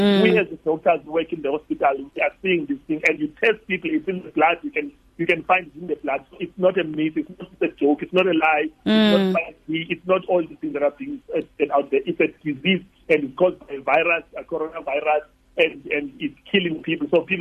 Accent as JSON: {"language": "English", "region": "Eastern Cape", "country": "South Africa", "said": "And I'm from Eastern Cape, and I've seen Eastern Cape mainly funerals."}